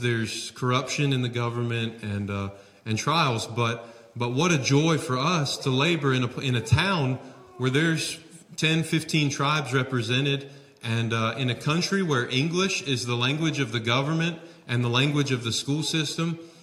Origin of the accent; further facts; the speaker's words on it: Concord, North Carolina, United States; now in Uganda; I grew up in Concord and graduated from Mount Pleasant.